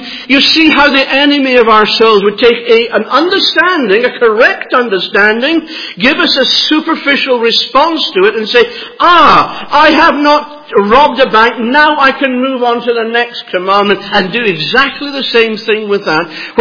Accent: Edinburgh, Scotland, United Kingdom; Now, perhaps you, like I grew up in Edinburgh

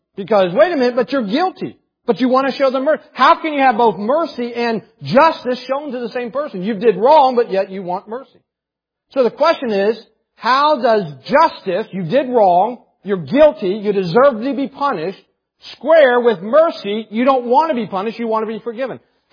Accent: Morgantown, West Virginia, United States; Now that's my hometown, but I never lived in Morgantown. I lived all around, hollers all around it.

